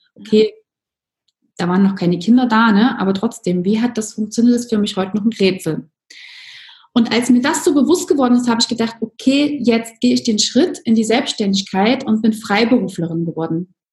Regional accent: Zwickau, Saxony, Germany; now in Dresden, Germany; Nein, ich bin tatsächlich in Zwickau aufgewachsen und lebe jetzt seit genau 7 Jahren in Dresden. Nächsten Monat, also im November, werden es genau 7 Jahre.

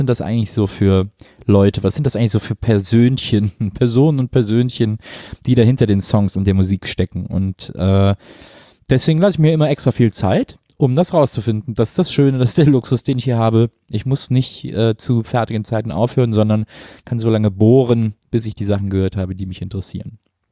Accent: Rhineland, Germany; ich komme ja richtig aus dem Rheinland, aber da haben wir schön drüber geredet, wie das ist, in dieser Ecke aufzuwachsen

